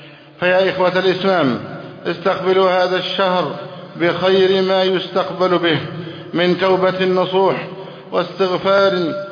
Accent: Egypt

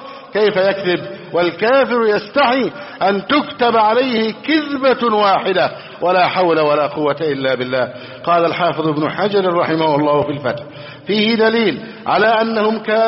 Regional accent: Egypt

